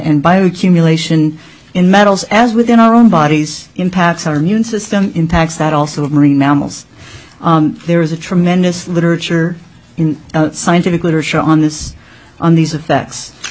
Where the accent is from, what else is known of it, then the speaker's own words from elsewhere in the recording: Alaska, United States; For the record … I'm from Ott Bay.